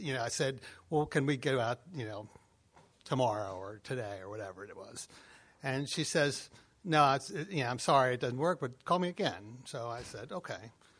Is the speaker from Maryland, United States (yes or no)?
yes; Baltimore, Maryland, United States; it turns out she's from Baltimore, I'm from Baltimore, and she knew friends of mine from high school, and you know the typical Baltimore story